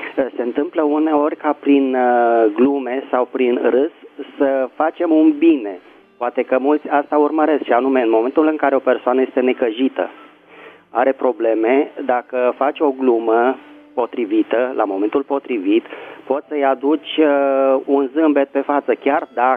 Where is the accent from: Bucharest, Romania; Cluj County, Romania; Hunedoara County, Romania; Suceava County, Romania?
Bucharest, Romania; din București.